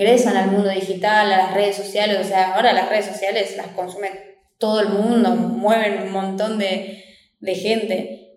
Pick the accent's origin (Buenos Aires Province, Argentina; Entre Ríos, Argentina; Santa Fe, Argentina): Santa Fe, Argentina; Rosario; now in Buenos Aires, Argentina; yo soy de Argentina, soy específicamente de Rosario, que es una ciudad de la provincia de Santa Fe, y hace más o menos un mes decidí mudarme acá a Buenos Aires.